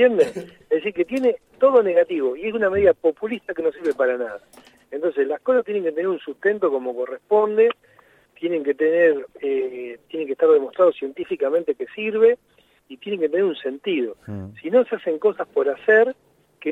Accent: Argentina

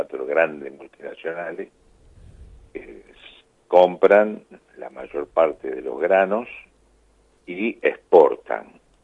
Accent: Santa Fe, Argentina; Yo soy gringo de la pampa gringa.

